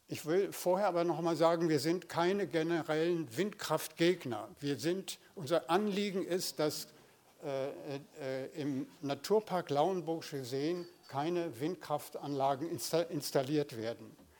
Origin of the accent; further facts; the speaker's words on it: Horst, Schleswig-Holstein, Germany; ich komme aus Horst